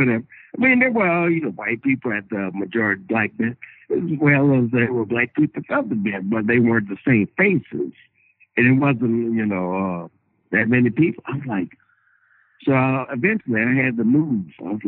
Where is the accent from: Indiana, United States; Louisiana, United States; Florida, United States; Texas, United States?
Louisiana, United States; New Orleans; moved away as an adult; now in Lexington, United States; Well, originally, I'm from New Orleans.